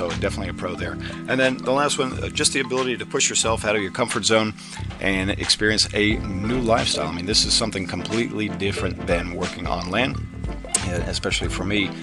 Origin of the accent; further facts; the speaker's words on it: United States; I'm from the United States, as I mentioned, so for me, this job was mostly about traveling the world and getting to experience something new.